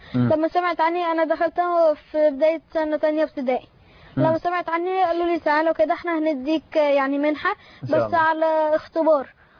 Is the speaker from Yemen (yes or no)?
no; Egypt; انا طفل مصري